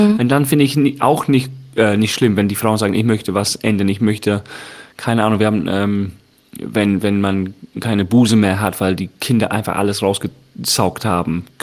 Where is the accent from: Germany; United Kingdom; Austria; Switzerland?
United Kingdom; German is a second language; aber ich bin Engländer